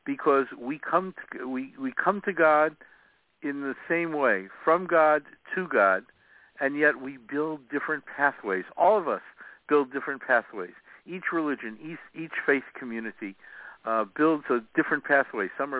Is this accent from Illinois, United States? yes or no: yes; Chicago, Illinois, United States; I grew up in the Old South Side of Chicago, in what had been a Polish Catholic steelworkers neighborhood.